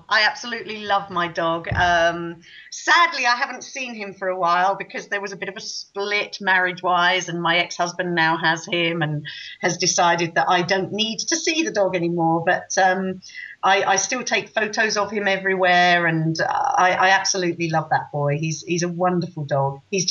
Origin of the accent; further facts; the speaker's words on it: South East England, United Kingdom; I grew up down in Kent in the south of England. It's called the Garden of England because it's very rural, lots of lovely sort of fields and trees and so on. So I was brought up in a beautiful area of the country.